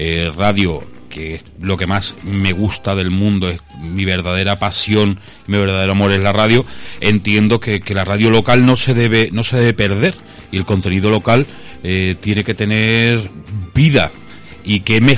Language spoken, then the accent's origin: Spanish; Cádiz, Andalusia, Spain; no, yo soy un trianero de la Caleta, porque uno, la gente de la provincia de Cádiz, nacemos donde nos da la gana, en Triana o en Zamora, ¿no?